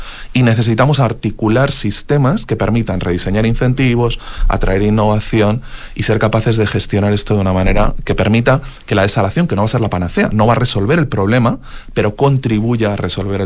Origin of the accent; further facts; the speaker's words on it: Spain; la primera planta de desalación que se instaló en Europa, se instaló en mi país, en el año 1964.